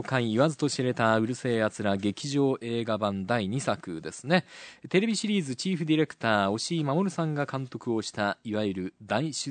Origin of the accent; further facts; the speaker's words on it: Nagasaki, Japan; 昨日の夜地元の長崎の映画館に